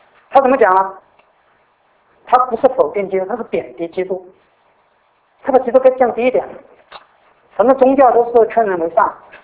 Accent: China; 那如果你就我们中国人也是讲这样讲，我们最后我们就中国人就中国来讲

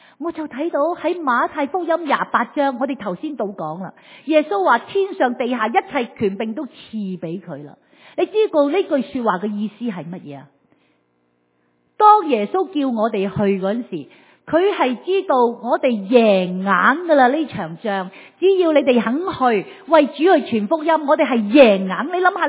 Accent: Hong Kong; also born or lived in United States; 我在香港长大，我在美国读书

